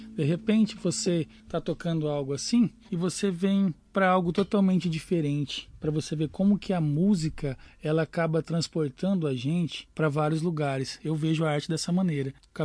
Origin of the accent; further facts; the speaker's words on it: Campo Grande, Mato Grosso do Sul, Brazil; Falei, vim de Campo Grande.